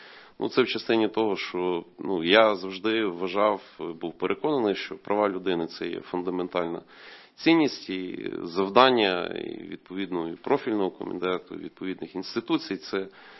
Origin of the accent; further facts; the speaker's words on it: Lviv, Lviv Oblast, Ukraine; born there; Народився у Львові